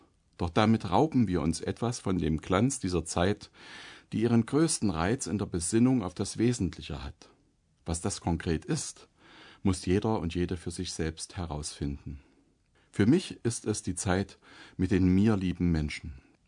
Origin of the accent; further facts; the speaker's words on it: Thuringia, Germany; in meiner Familie gibt es eine Tradition aus meiner alten Heimat Thüringen